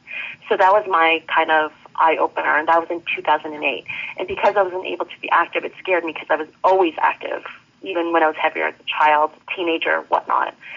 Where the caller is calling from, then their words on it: Toronto, Ontario, Canada; I'm from Toronto.